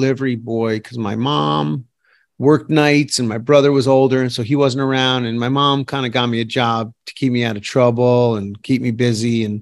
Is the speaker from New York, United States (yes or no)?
yes; New York City, New York, United States; I'm a chef guy, restaurant guy. I grew up in New York City, and I make food for the regular people.